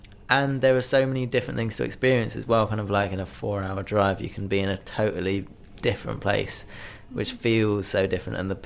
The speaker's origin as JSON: {"language": "English", "town": "Leicester", "region": "East Midlands", "country": "United Kingdom", "lives_now": "London, United Kingdom", "said": "I'm from Leicester."}